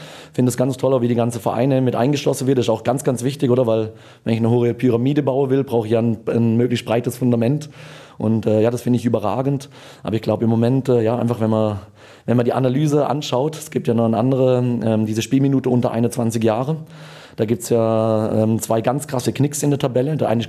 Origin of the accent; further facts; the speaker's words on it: Switzerland; auch wenn ich in der Region aufgewachsen bin, kein Basler, aber ja, kenne natürlich Basel gut